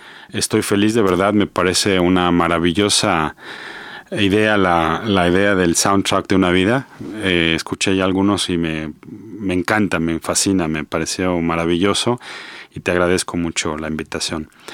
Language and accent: Spanish; Mexico City, Mexico; now in United States; Soy gente urbana, yo soy del DF